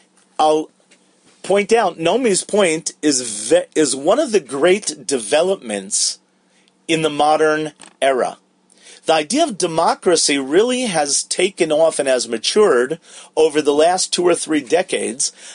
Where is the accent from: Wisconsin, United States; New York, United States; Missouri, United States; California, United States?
Wisconsin, United States; Milwaukee; I grew up in Milwaukee, Wisconsin, where the Green Bay Packers were the kings in the 1960s.